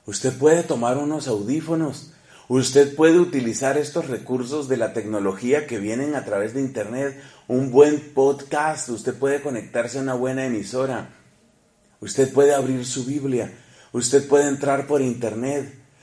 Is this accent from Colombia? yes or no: yes; Colombia; En mi país, en Colombia